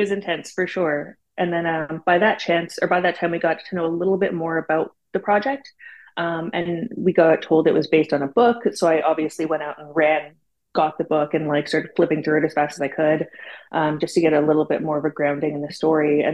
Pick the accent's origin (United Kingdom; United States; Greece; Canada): Canada; I'm from Canada, so I'm not terribly far away.